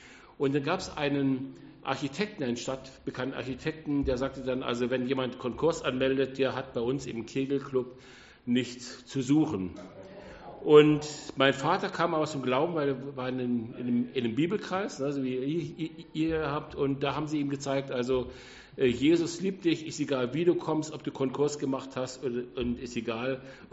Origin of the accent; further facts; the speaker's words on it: Berlin, Germany; also born or lived in Hamburg; wir sind eigentlich aus Berlin über Hamburg dann nach Süddeutschland, bin aber dann in einem Ort Nähe von Heilbronn zum Glauben gekommen.